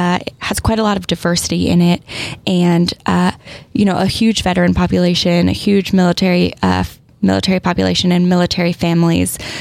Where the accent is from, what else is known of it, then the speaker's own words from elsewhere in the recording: Del Mar, California, United States; I have a lot of memories around the district. I grew up in Del Mar. I went to Torrey Pines.